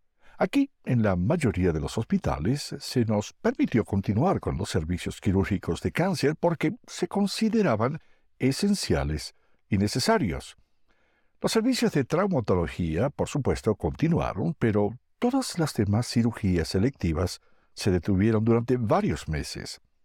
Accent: Atlanta, Georgia, United States; Básicamente nací y crecí en Atlanta. Mi madre y mi padre eran ambos médicos, uno de Perú y otro de México.

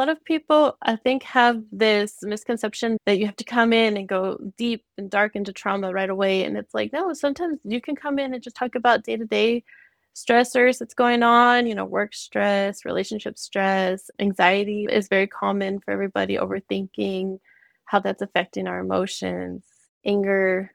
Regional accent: Monahans, Texas, United States; I grew up in Monahans most of my life, so being able to bring mental health back to Monahans specifically

